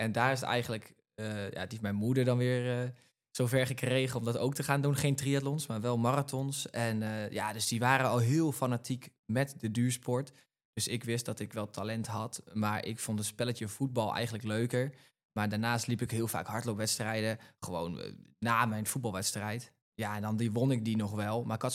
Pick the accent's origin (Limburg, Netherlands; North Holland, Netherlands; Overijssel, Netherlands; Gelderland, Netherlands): Overijssel, Netherlands; Zwolle; ik kom uit Zwolle. Dus dat is niet zo heel ver weg bij Bertolt. En ik ben een hardloper, 26 jaar.